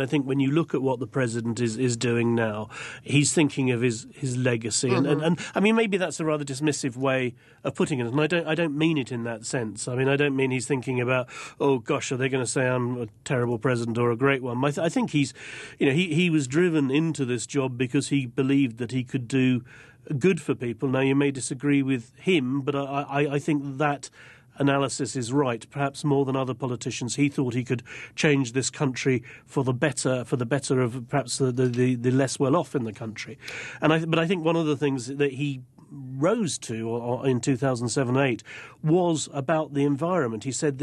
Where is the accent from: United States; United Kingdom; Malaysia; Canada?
United Kingdom; it's one of the things that intrigues me as a Brit and as an outsider